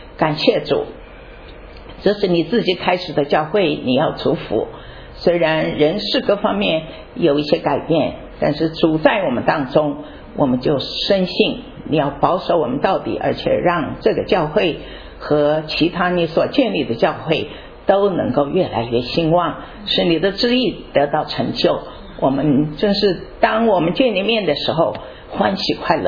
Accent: Hunan, China; now in Glendora, United States; 因为我是湖南人，我一听他开口我就听到了

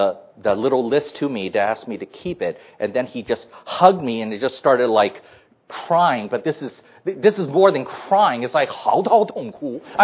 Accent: United States; And growing up in the United States, I expected him to say that, but he never did.

